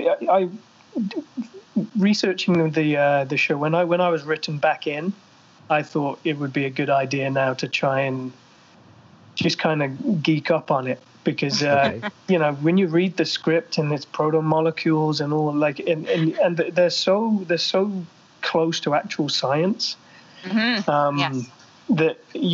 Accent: England, United Kingdom; now in North America; But I'm from England, right?

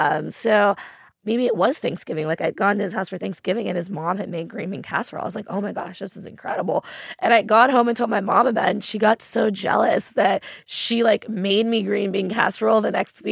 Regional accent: Fern Creek, Kentucky, United States; and I grew up in Fern Creek. And at the time, there was a big parking lot behind our house.

